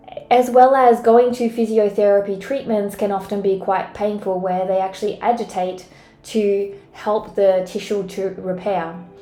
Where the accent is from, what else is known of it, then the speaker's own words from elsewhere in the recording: Australia; although I'm Australian.